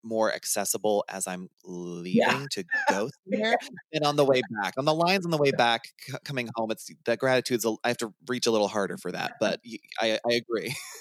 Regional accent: the South, United States; I grew up driving in the South and that's just what we do here.

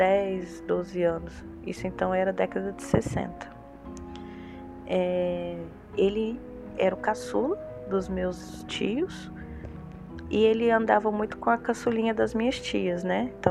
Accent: São Paulo, Brazil; eu tenho 30 anos, eu sou do interior de São Paulo

